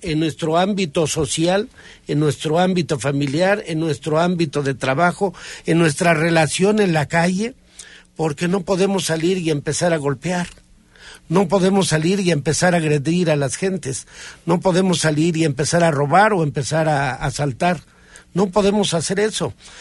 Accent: Mexico

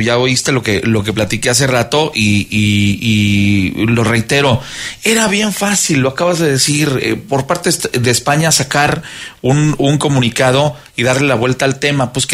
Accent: Aguascalientes, Mexico; Sabes que yo soy de Aguascalientes y allá la feria tiene diversos pabellones

